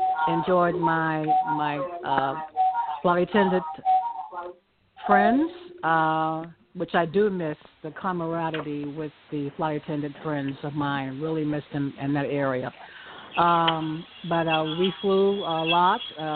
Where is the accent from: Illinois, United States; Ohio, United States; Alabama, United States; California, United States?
Illinois, United States; Chicago; I am from Chicago, Illinois.